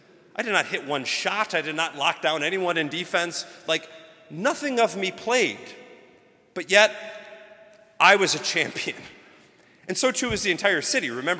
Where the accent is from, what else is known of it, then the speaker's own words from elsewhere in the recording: Cleveland, Ohio, United States; I'm from Cleveland. We won't win, right?